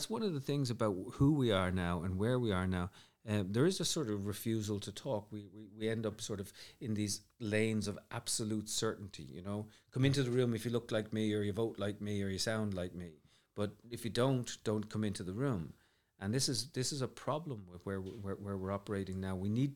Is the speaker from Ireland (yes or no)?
yes; Dublin, Leinster, Ireland; I grew up in Ireland. My mum's from Derry. I'm from Dublin. I knew a lot about, you know, Northern Ireland growing up